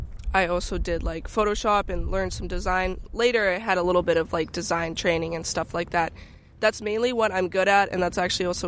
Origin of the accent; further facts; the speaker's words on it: Berkeley, California, United States; now in Richmond, United States; Yeah, I lived most of my life in Berkeley, but for the past few years, I lived in Richmond and then El Sobrante. Going to be moving to Oakland soon.